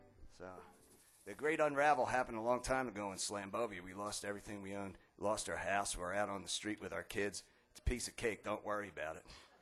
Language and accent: English; Philadelphia, Pennsylvania, United States; I grew up in South Philly, you know. I can't help myself.